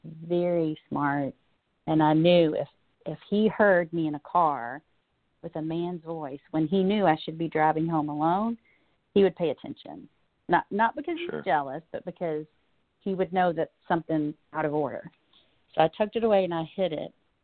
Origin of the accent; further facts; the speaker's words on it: United States; keep in mind, this is my hometown. I grew up here. I drove right by the street that my parents lived on at the time, where I grew up.